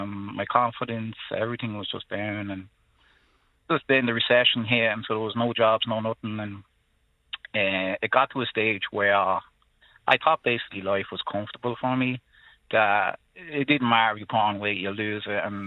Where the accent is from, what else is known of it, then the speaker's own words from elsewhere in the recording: Drogheda, County Louth, Ireland; I'm from Drogheda, County Louth. Mm-hmm. Been there, born and bred all my life, and still there to this day.